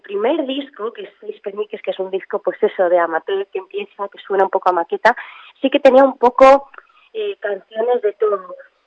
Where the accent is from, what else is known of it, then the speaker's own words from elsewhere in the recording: Cantabria, Spain; yo soy del norte, yo soy prima hermana vuestra, yo soy de Cantabria